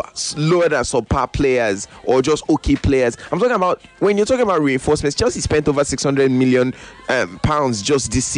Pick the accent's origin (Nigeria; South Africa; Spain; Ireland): Nigeria; You know, I'm Nigerian.